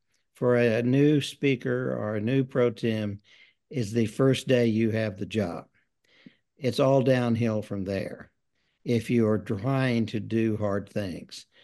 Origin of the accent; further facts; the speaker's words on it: United States; I'm from Cleveland County.